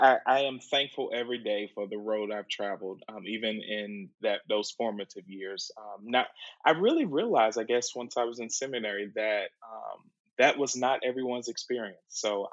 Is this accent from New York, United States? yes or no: no; Winston-Salem, North Carolina, United States; growing up in Winston-Salem, but more specifically growing up in St. Stephen's